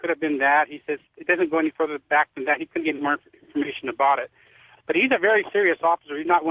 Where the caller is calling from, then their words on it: Monterey Park, California, United States; I'm calling from Monterey Park.